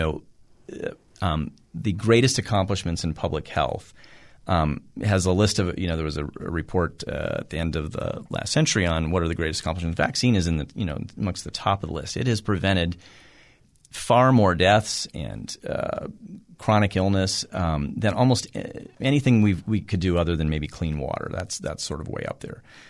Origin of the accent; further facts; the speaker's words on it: North Dakota, United States; I grew up in Western North Dakota. I grew up around ranchers and, out in the country.